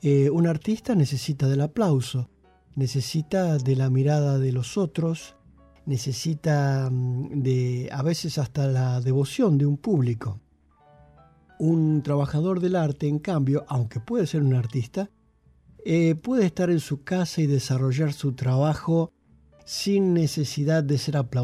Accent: San Nicolás de los Arroyos, Buenos Aires Province, Argentina; now in Italy; Yo empecé a los 14 años tocando cumbia en los bailes de mi ciudad natal, que es San Nicolás de los Arroyos.

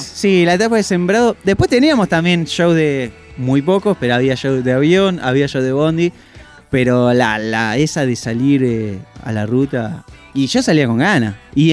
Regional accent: Mar del Plata, Buenos Aires Province, Argentina; Mar del Plata, mi ciudad natal

